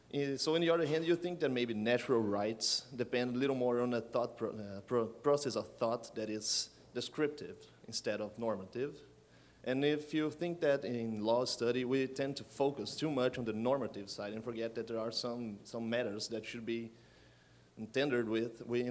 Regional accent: Brazil; I'm from Brazil.

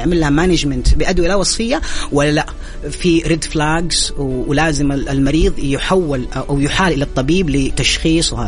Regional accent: Saudi Arabia; يوصل حجم السوق الادويه اللاوصفيه عندنا في السعوديه مليار ريال

